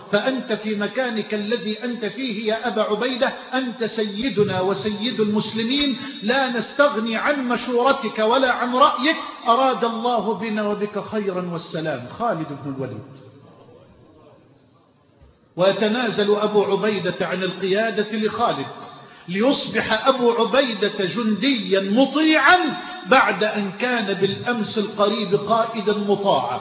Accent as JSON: {"language": "Arabic", "country": "Egypt", "said": "اللهم اجعل بلدنا مصر أمنا أمانا سخاء رخاء"}